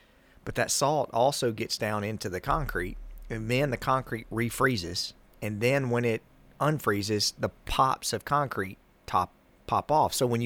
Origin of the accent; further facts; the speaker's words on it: Monteagle, Tennessee, United States; Well, you know, I'm from Monteagle. So